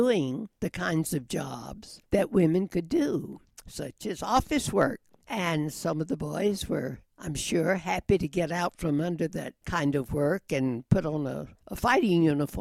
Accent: the South, United States; Dinner was at noontime, you know. I'm from the South.

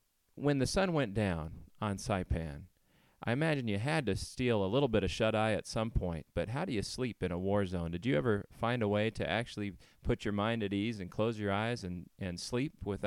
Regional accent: Los Banos, California, United States; Spent much of his life in my hometown of Los Banos

